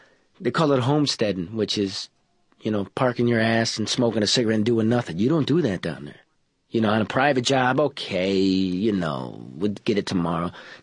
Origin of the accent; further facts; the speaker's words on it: Detroit, Michigan, United States; I'm from Detroit, you know